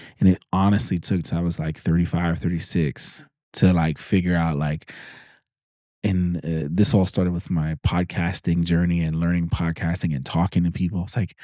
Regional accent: New York City, New York, United States; Because I grew up in New York City.

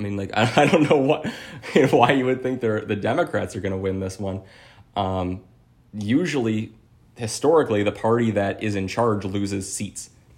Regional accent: Ohio, United States; So, I'm from Ohio.

